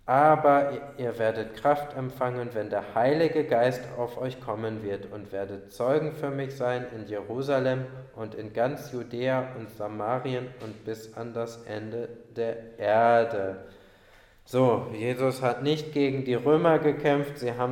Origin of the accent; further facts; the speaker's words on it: Germany; weil ich bin kein Türke, ich bin Deutscher und ich bin Gast in diesem Land.